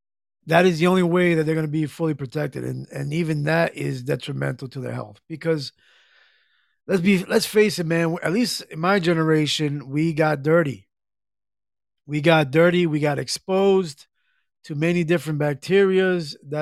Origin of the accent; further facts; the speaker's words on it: New Jersey, United States; born there; I was born in Jersey, New Jersey, and we like to walk around in hoodies, man.